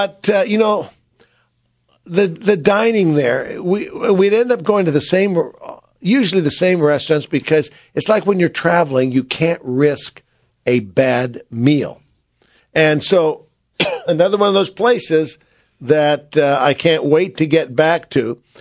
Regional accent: San Francisco, California, United States; You know, I, as you know, I grew up in San Francisco. I have a love affair with San Francisco.

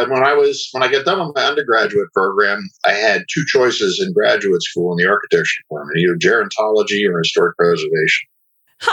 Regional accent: Pennsylvania, United States; I'm originally from Eastern Pennsylvania. I went to community college there.

